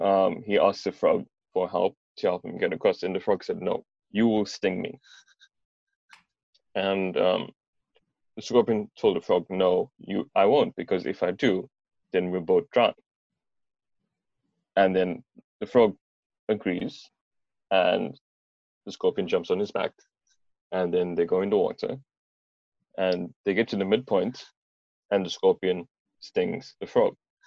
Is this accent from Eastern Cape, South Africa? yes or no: no; Durban, KwaZulu-Natal, South Africa; Now, I am from Durban, and in Durban, and to those of you who don't know, that's in South Africa.